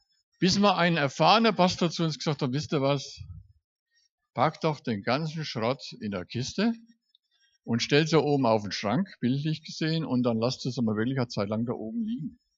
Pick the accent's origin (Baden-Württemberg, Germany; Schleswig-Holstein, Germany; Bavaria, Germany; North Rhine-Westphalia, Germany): Bavaria, Germany; Kronach; Bei uns in Kronach gibt es einen Mann, der hat viele Jahre als Prokurist gearbeitet.